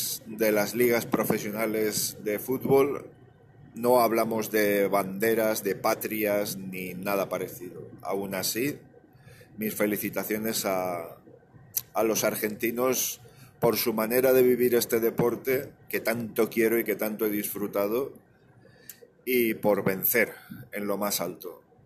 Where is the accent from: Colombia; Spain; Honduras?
Spain; Valencian Community; siempre he sido muy fan, como valenciano, de todo lo argentino